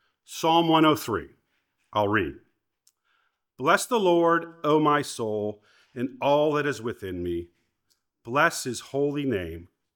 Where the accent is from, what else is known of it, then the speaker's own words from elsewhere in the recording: Ohio, United States; Growing up in Northeast Ohio, born-again believer was a term that was foreign to me.